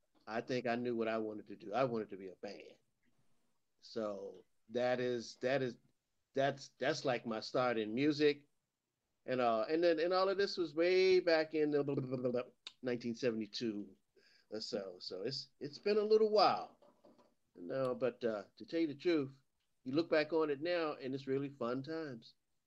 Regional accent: Washington, District of Columbia, United States; Okay, now originally, I'm from Washington, D.C.

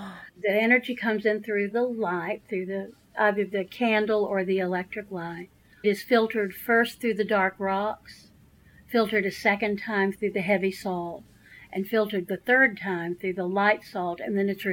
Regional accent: North Carolina, United States; And I was born and raised in West, by God, Buncombe County. I still think of myself as a rural person, though I've lived in Asheville most of my whole life.

